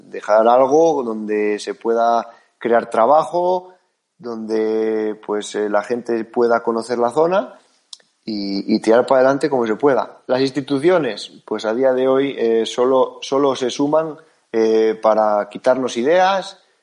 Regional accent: León, Castile and León, Spain; Yo llevo aquí 10 años, soy de León y estoy encantado, soy de pueblo y no me da duelo decirlo

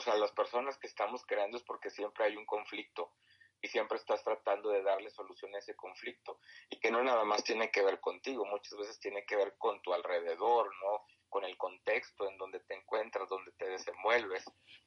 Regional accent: Mexico; qué nos está pasando como mexicanos, ¿no?

